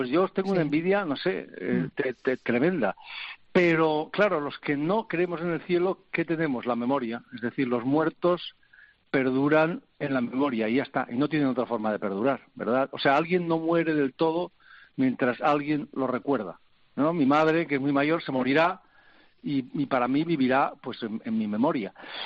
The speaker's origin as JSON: {"language": "Spanish", "town": "Ibahernando", "region": "Extremadura", "country": "Spain", "tie": "born or raised there", "also_born_or_lived": "Girona", "said": "a mi pueblo, a Extremadura, a Iván Hernando, al lado de Trujillo, donde vivía, donde nací, de donde es toda mi familia"}